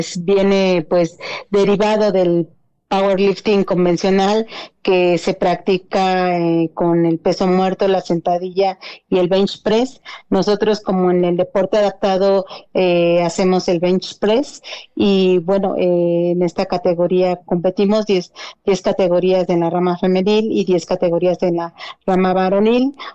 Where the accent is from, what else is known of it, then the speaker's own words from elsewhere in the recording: Mexico; Como clásicos mexicanos, no me preguntaron